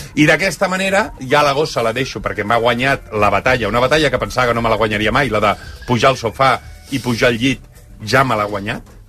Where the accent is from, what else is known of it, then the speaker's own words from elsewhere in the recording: L'Hospitalet de Llobregat, Catalonia, Spain; perquè jo sóc de l'Hospitalet, i si Barcelona està malament, l'Hospitalet és un infern